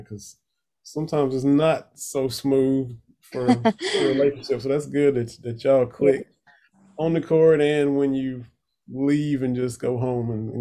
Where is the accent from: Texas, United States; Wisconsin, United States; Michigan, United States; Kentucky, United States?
Kentucky, United States; just came through from Bell County. I'm from Harlan County.